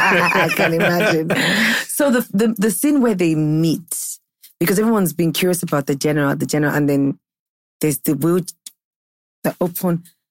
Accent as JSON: {"language": "English", "region": "Ondo", "country": "Nigeria", "said": "I'm from Ondo State."}